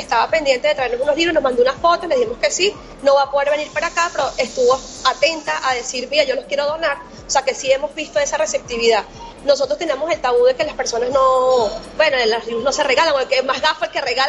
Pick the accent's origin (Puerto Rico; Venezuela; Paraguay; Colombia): Venezuela; o sea, en español, porque somos venezolanas